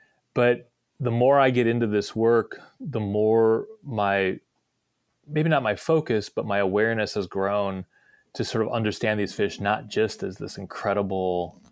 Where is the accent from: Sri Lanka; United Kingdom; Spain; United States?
United States; Midwest; I actually got my start in the Great Lakes because I'm from the Midwest originally.